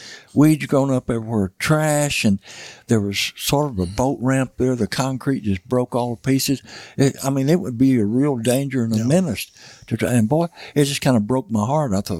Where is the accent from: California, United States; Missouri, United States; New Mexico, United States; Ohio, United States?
Missouri, United States; I grew up in Missouri Boot Hill, and, you know, we had fish to catch, and we chased rabbits and squirrels and raccoons.